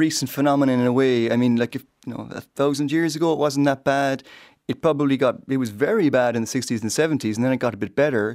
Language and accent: English; East Ferry, Munster, Ireland; I grew up outside Middleton, near the water, a place called East Ferry.